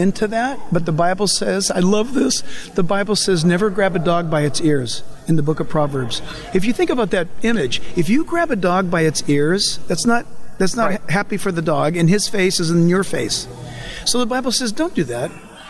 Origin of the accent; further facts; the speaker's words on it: United States; born there; And so if that's a Christian nationalist, then that's what I am. I was born in America.